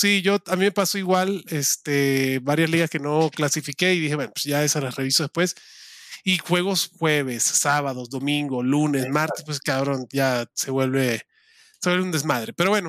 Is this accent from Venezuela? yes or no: yes; Venezuela; como alguien que no creció viendo la NFL, como alguien que no mamó la NFL de chiquito, porque en Venezuela no se ve fútbol, sino lo aprendí de viejo